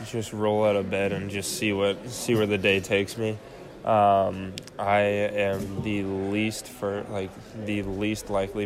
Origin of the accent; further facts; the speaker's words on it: Illinois, United States; I mean, that'll definitely always be home. In the Midwest, if you've never been there, it's interesting.